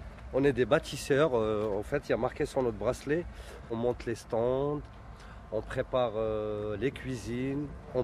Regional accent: Gennevilliers, Île-de-France, France; Je viens de Gennevilliers, le 92, voilà.

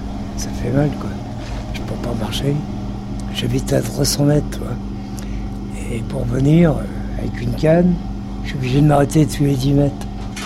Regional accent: France; moi, je suis pupille de la Nation de Paris. J'étais abandonné par mes parents à l'âge de 4 mois. De nourrice en nourrice, quoi. Trimballé à gauche, à droite, dans les quatre coins de la France.

